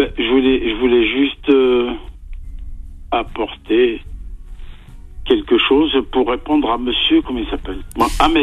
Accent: Algeria; Je suis algérien.

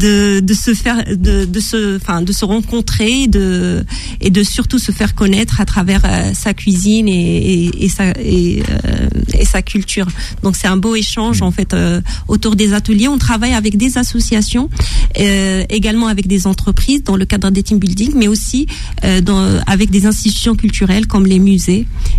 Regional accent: Morocco; J'ai grandi au Maroc

